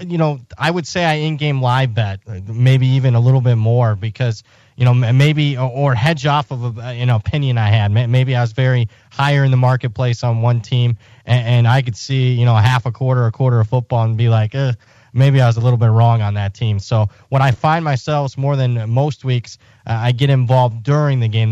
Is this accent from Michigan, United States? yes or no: no; Ohio, United States; but I'm from Ohio, and I could tell you when you kick a football in late August